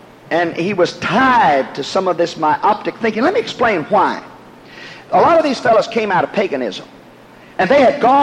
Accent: Louisiana, United States; If Paul didn't say it, I'm not a Cajun from South Louisiana.

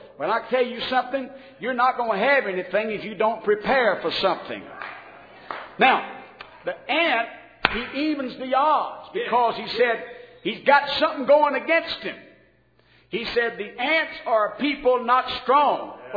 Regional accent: United States; So the people that are born in the good old USA, and thank God I'm an American, and I'm proud of it

